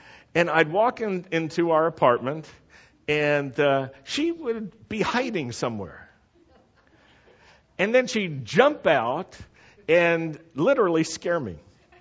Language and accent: English; Roanoke, Virginia, United States; I grew up in Roanoke, Virginia, and as a young Jew, I always heard the bad news from Christians in the world around me.